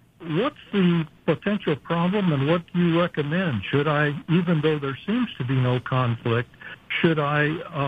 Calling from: Farrington, North Carolina, United States; I'm calling from a little village of Farrington, about 8 miles south of Chapel Hill, a house that we bought for winter escapes.

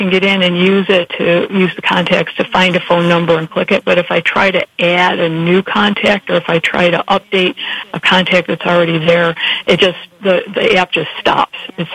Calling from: Victor, New York, United States; Hi, Nick. I'm actually from Victor.

